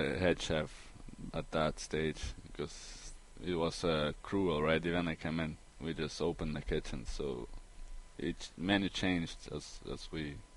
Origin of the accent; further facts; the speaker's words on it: Lithuania; also born or lived in England; Originally I'm from Lithuania. So but I traveled a bit. I was in England, Isle of Wight.